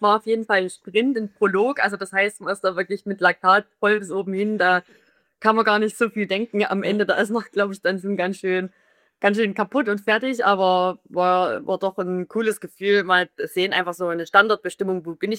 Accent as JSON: {"language": "German", "town": "Bockau", "region": "Saxony", "country": "Germany", "tie": "born there", "said": "Also ich bin ja in Bockau geboren, das ist eigentlich eine sehr kleine Ortschaft."}